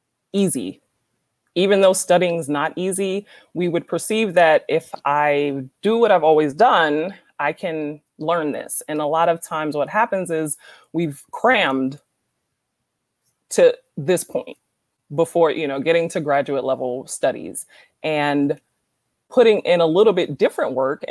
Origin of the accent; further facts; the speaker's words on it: Brooklyn, New York, United States; moved away as an adult; Grew up in Brooklyn and Long Island.